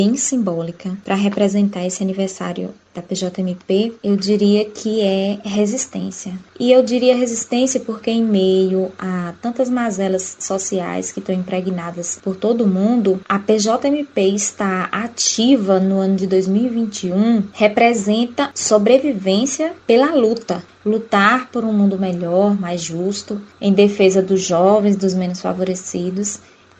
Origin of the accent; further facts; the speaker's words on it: Campo Formoso, Bahia, Brazil; Nós somos jovens, em sua maioria, nós somos do interior de Campo Formoso